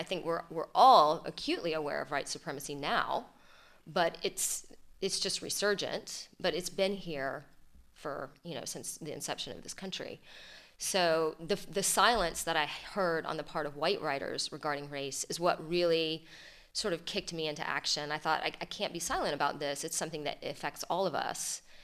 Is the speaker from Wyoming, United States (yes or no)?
no; Atlanta, Georgia, United States; Yeah, well, I was born and raised in the South, in Atlanta, Georgia, in the late 70s and through the decade of the 80s.